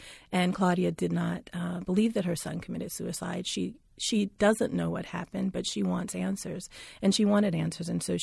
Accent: Mississippi, United States; There was the hanging of Otis Byrd in my home state of Mississippi in 2015

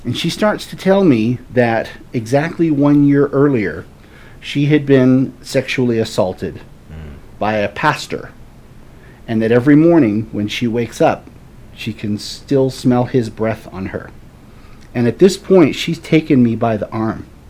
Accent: Florida, United States; now in Utah, United States; Well, I have lived in Utah for the better part of 30 years.

